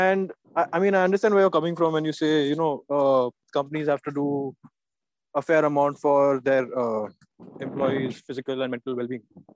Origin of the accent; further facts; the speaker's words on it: Pune, Maharashtra, India; I'm from Pune. I'm what, 28, and I am a director of a manufacturing company in Pune.